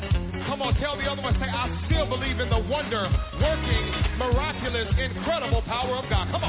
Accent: Bakersfield, California, United States; Now, I'm a boy from Bakersfield, California.

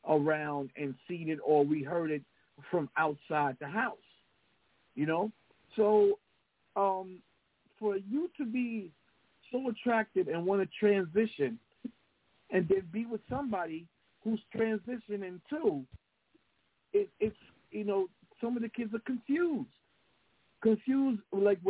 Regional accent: New York, United States; Out here, it's like, you know, I'm from New York

